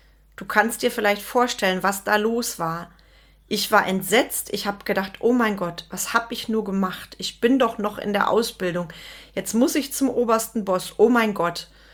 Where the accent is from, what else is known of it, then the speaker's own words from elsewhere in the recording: Schönau, North Rhine-Westphalia, Germany; also born or lived in Bonn; Meine Eltern hat es dann allerdings relativ zügig wieder ins Sauerland verschlagen, ins kleine Dörfchen Schönau. Dort bin ich groß geworden und bin dann auch aufs Gymnasium gegangen, habe ein Gymnasium in Olpe besucht, habe dort mein Abitur gemacht.